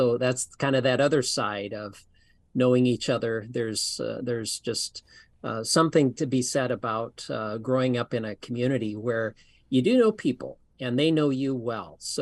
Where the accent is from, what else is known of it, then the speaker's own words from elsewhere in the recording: Princeton, Illinois, United States; now in Deerfield, United States; Small town. So everybody knows everybody. Still, when I go back and visit, you go into just the local diner, and when the door opens, everybody kind of looks to see if they know you.